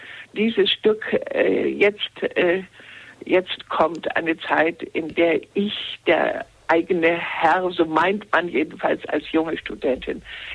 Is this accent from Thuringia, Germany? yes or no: no; Schleswig-Holstein, Germany; born there; Ich bin in Schleswig-Holstein geboren